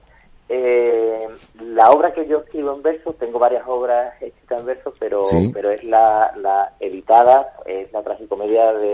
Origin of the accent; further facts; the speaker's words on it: Morón de la Frontera, Andalusia, Spain; Teníamos una serie de revistas en mi pueblo, que es Morón de la Frontera